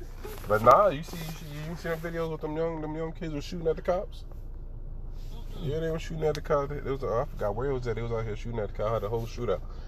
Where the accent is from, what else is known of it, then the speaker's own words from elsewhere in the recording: New York City, New York, United States; I love New York. That's my hometown.